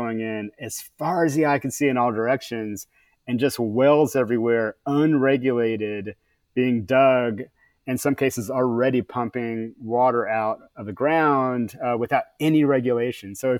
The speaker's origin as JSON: {"language": "English", "region": "California", "country": "United States", "said": "And the rain comes, as a Californian, basically your rain comes in the winter."}